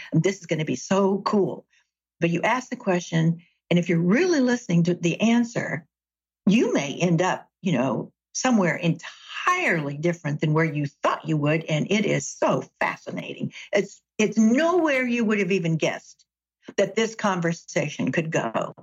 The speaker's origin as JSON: {"language": "English", "town": "Chattanooga", "region": "Tennessee", "country": "United States", "tie": "born or raised there", "said": "I grew up in Chattanooga, Tennessee. My grandparents had a place in the lake. My granddaddy had a boat."}